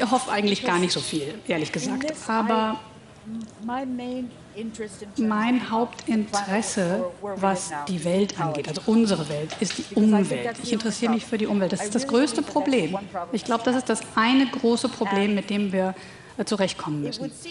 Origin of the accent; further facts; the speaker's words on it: United States; now in Europe; Ich mag mein Land natürlich. Ich bin ja Amerikanerin, das wird sich auch nicht ändern.